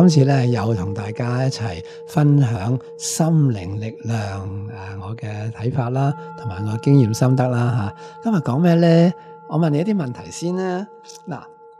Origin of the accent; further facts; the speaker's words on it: Hong Kong; 咁我哋香港人就最讲实际㗎啦。